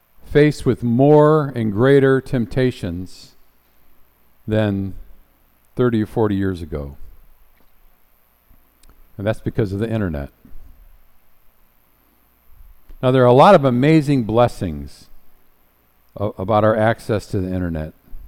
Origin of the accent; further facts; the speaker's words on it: Garden City, Michigan, United States; See, where I grew up in Garden City, Michigan, there was one theater on Telegraph Road where those kind of movies could be seen.